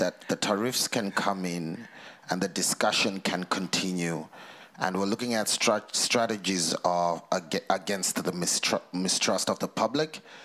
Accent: Ireland; I'm from Ireland.

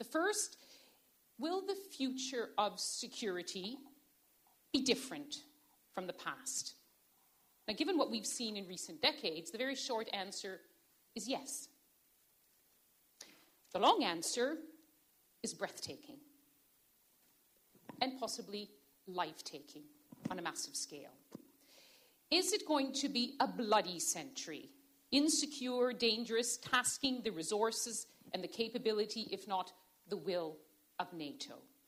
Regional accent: Canada; and I am from Canada.

